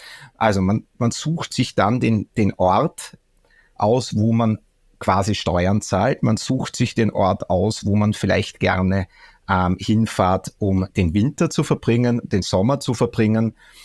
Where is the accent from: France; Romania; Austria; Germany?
Austria; Nein, ich bin Österreicher, ja.